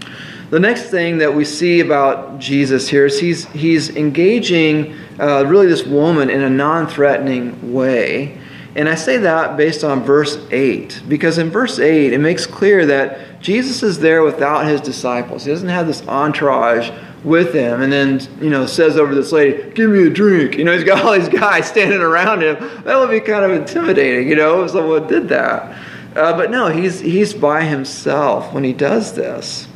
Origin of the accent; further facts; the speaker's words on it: Midwest, United States; now in Texas, United States; I'm from the Midwest, and it's like you're never tempted to speed here because the speeds are so high.